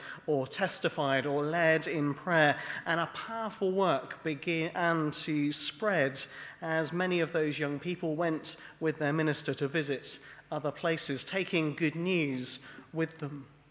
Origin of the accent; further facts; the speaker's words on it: Wales, United Kingdom; Now, some of you will know that I am Welsh, particularly when the rugby's on.